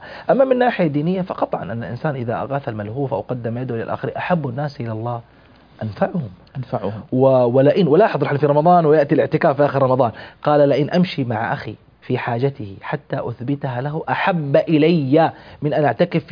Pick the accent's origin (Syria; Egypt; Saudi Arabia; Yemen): Saudi Arabia; Taif, Makkah Province; وأنا أذكر هذا يعني في مسقط رأسي في الطائف،